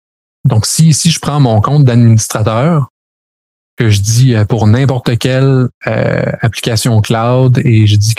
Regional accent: Albania; parce que je viens de l'Albanie, etc.

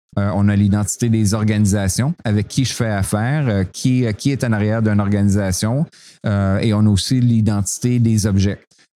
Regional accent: Quebec, Canada; born there; Moi, je suis né au Québec.

